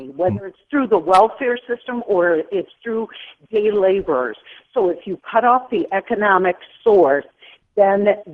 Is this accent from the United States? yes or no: yes; Grand Rapids, Michigan, United States; I'm from Grand Rapids, tons of fruit, not in the city, obviously.